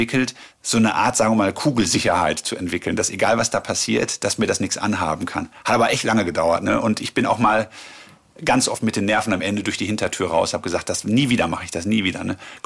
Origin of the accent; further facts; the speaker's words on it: Germany; Das ist natürlich als Deutscher dann lustig.